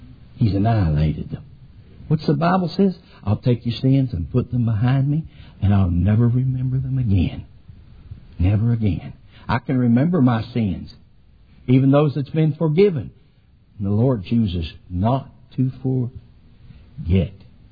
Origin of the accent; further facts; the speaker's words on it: West Virginia, United States; They told me when I was growing up in West Virginia, said, you're going to have to learn to read English because you're going to go somewhere else that people don't speak mountaineer.